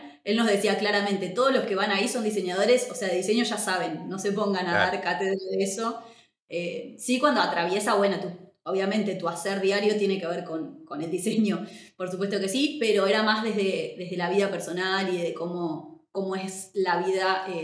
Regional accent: Argentina; la identidad en cuanto a nosotros como latinoamericanos, a nosotros como argentinos

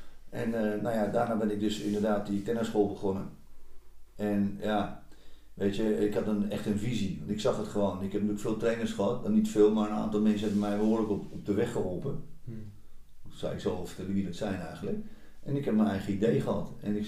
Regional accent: Netherlands; also born or lived in England; En ik als Nederlander in een Engelse omgeving

